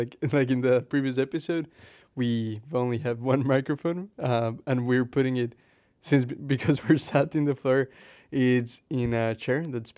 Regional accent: Ecuador; now in England; Like, I'm from Ecuador, South America. We're currently living here in England.

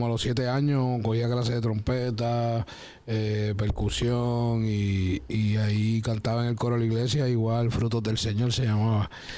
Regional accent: Trujillo Alto, Puerto Rico; Trujillo Alto City, Puerto Rico, de verdad, de allí salimos agradecido a mi pueblo, a mi gente, los que me vieron crecer y soy de allí, de Trujillo Alto. Me crié en el Conqui, me crié en Inter, el Covadonga, en todo ese lado.

